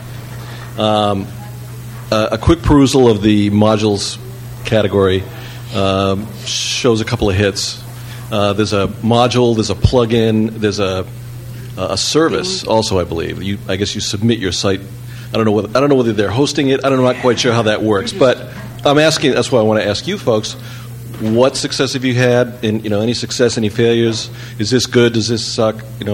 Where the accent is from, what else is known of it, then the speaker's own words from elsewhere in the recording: Massachusetts, United States; I'm from Massachusetts.